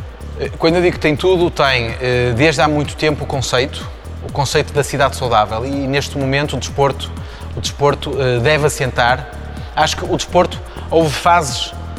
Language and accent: Portuguese; Viana do Castelo, Portugal; sou de Viana do Castelo.